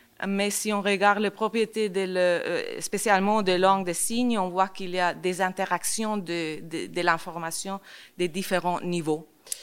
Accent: Spain; French is a second language; now in Germany; Moi, je suis un peu exotique parce que je viens de l'Espagne. Je travaille en Allemagne

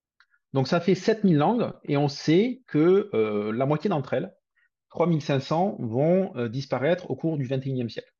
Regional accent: Occitanie, France; Et moi, j'ai envie de dire que je suis occitan

